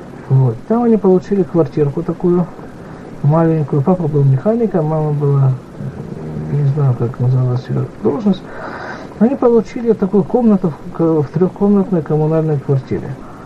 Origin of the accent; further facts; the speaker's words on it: Zolotonosha, Cherkasy Oblast, Ukraine; born there; я родился в Золотонож. А мама с папой тоже родились в Золотонож.